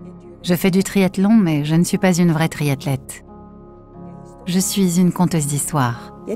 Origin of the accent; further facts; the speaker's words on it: Ethiopia; En grandissant en Éthiopie, j'étais familière à la magie noire et la superstition.